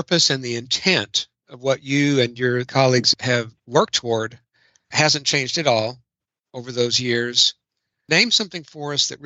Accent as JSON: {"language": "English", "region": "Texas", "country": "United States", "tie": "born or raised there", "said": "And I remember this because I grew up in North Texas."}